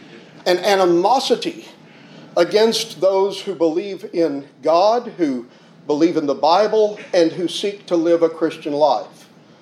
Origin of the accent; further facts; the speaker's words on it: the South, United States; You know, growing up in the South, I didn't know anybody who was an atheist when I was a boy growing up.